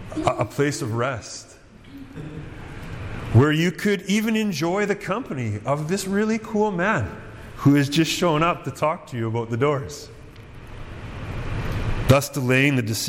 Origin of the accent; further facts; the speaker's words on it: Canada; As a Canadian, and one who's called to live in the lives of other Canadians